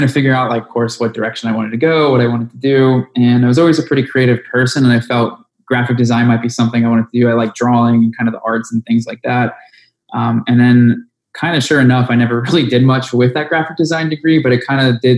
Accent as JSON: {"language": "English", "town": "Bethlehem", "region": "Pennsylvania", "country": "United States", "tie": "born or raised there", "said": "Yeah, so I'm from Bethlehem, Pennsylvania. It's about an hour north of Philadelphia, and I've lived here and grew up my whole life."}